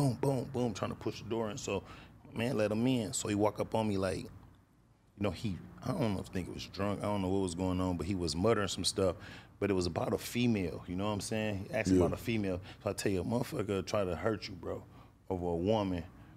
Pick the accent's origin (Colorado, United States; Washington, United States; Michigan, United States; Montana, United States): Michigan, United States; Grand Rapids; People be like, where you from, Detroit? No, I'm from Grand Rapids.